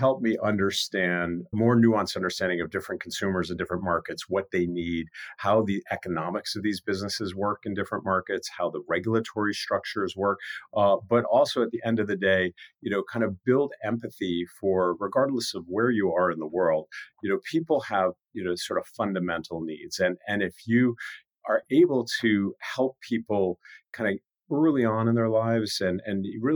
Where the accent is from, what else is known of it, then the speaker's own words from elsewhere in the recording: New York, United States; Yeah, it was a great sort of place to grow up as a kid. And, you know, the good schools and lots of things going on. We were close to New York City.